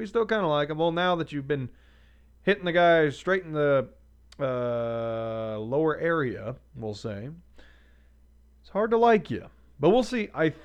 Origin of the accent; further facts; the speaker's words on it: Iowa, United States; I hail from Iowa. So I think I might be a little biased.